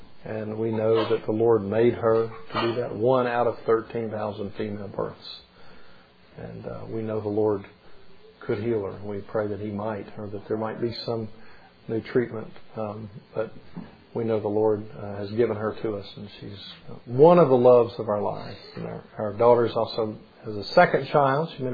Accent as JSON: {"language": "English", "town": "Memphis", "region": "Tennessee", "country": "United States", "tie": "born or raised there", "said": "But growing up in Memphis, I'm sorry, we hate all things orange."}